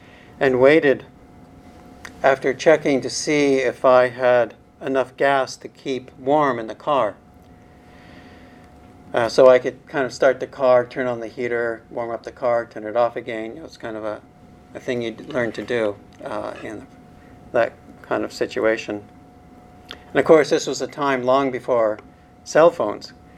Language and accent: English; Calgary, Alberta, Canada; When I was growing up in Calgary, it was not uncommon for drivers to get caught in a blizzard.